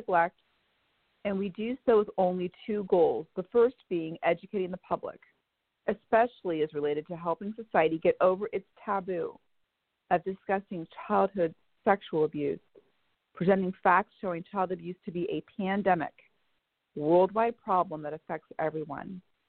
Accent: Bellevue, Washington, United States; I'm a proud member of NASCA. I'm from Bellevue, Washington.

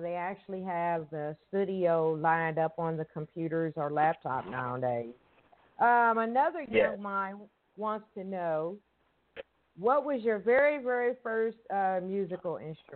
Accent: Evansville, Indiana, United States; but I left it in my hometown, which is Evansville, Indiana.

